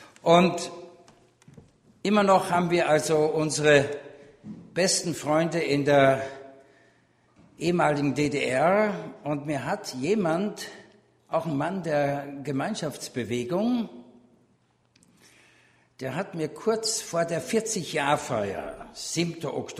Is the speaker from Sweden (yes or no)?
no; Vienna, Austria; moved away as an adult; now in Germany; Ich bin Österreicher, Wiener, die reden so breit. Meine Frau ist Schweizerin und seit 82 wohne ich in Deutschland